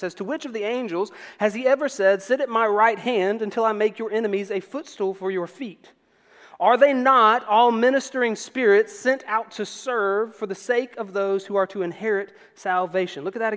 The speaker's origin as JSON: {"language": "English", "region": "South Carolina", "country": "United States", "tie": "born or raised there", "said": "I grew up in Edgefield County."}